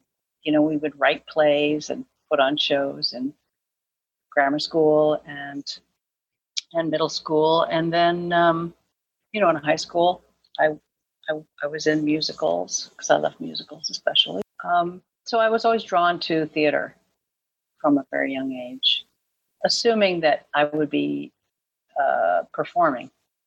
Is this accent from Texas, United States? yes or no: no; California, United States; I grew up in California.